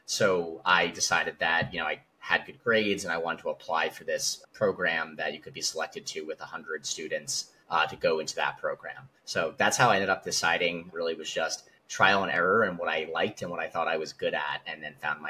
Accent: Pennsylvania, United States; I grew up in Pennsylvania.

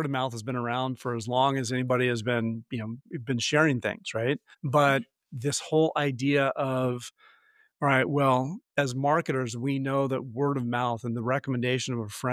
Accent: California, United States; moved away as an adult; now in Chicago, United States; I'm from California, and I kind of uprooted my life from San Francisco in 2001, moved to Chicago.

